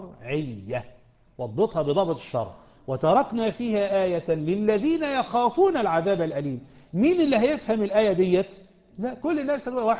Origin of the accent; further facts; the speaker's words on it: Egypt; ده انا وانت مصريين ودي مصريتنا العريقه